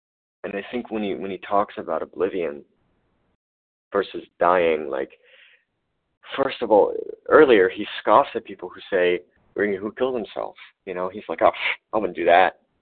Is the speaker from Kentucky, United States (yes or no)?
yes; Kentucky, United States; Hi, I'm new. I am from Kentucky.